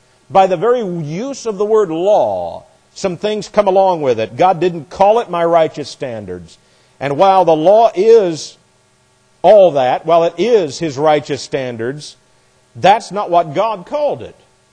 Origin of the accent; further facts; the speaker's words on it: Frankfort, Indiana, United States; where I grew up in Indiana, I grew up in such a little tiny town that we didn't even have street signs.